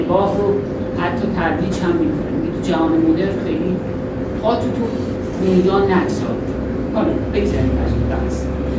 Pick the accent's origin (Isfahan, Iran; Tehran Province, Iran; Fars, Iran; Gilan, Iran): Tehran Province, Iran; Tehran; حقیقتا تهران بیگانه ساز تو تهران هم بزرگ شدم